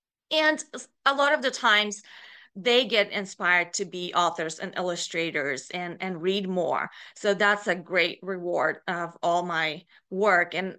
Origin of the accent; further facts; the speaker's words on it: Bulgaria; growing up in Bulgaria